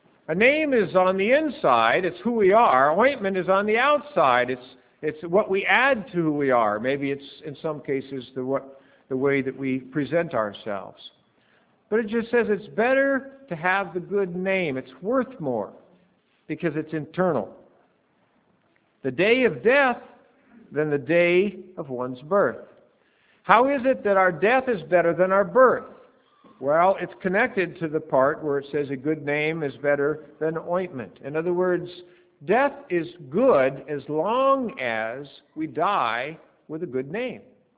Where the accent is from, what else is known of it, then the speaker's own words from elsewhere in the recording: Medford, Oregon, United States; Oregon is near where I grew up in Medford, or at least for a number of years in my life.